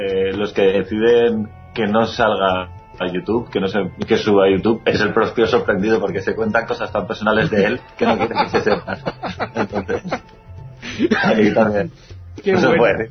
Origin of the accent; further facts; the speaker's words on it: Valencia, Valencian Community, Spain; Pues mire, nosotros que somos de Valencia